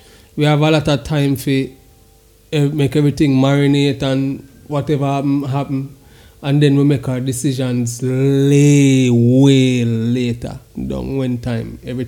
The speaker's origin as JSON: {"language": "English", "country": "Jamaica", "said": "as a Jamaican, we all have these. Well, we're supposed to all have these."}